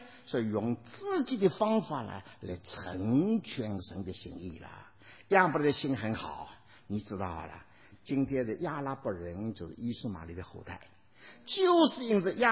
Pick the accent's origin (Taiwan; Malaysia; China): China; 那我们这帮中国人呢，来到了北美的时候，自自然然受到北美环境的影响，把我们中国人老的那一些的美德慢慢的消除掉了。